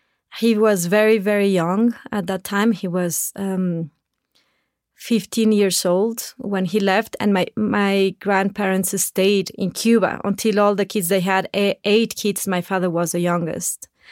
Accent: Saltillo, Coahuila, Mexico; born there; English is a second language; I was born in Saltillo, Coahuila, that it's the border with Texas.

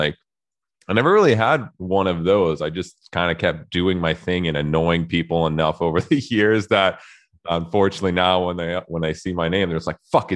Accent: Canada; Yeah, like I'm Canadian, as you can probably tell. Like I'm super AAA and like, you know, I'm not like usual European, but my family is all Euro, so like, and Slavic.

